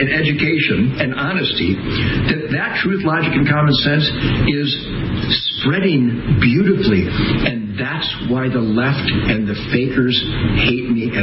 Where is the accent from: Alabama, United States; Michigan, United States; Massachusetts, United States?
Michigan, United States; Detroit; born there; So I had bands in Detroit in the shadow of Motown. When I was born in Detroit